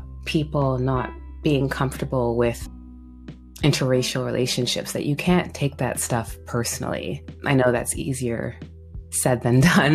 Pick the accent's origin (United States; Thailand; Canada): Canada; born there; So I was born in Canada and my parents are Jamaican.